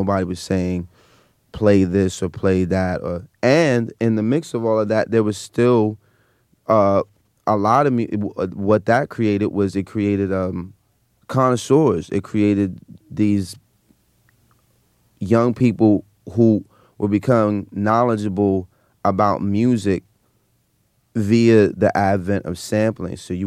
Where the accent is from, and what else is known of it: Brooklyn, New York, United States; born or raised there